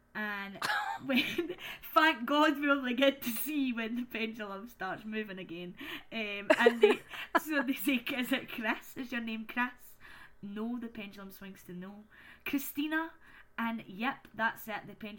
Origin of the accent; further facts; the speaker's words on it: Scotland, United Kingdom; obviously, we're from Fife